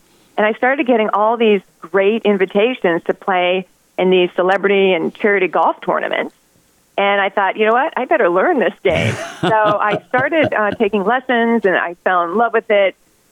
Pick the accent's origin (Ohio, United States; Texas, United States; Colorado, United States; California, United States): Ohio, United States; Brecksville; because we didn't have a girls' team growing up in Brecksville, Ohio back then.